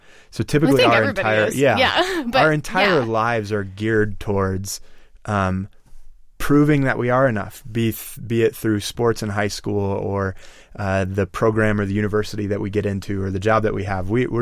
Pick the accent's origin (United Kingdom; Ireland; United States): Ireland; I'm Irish, so I'm prone to being stubborn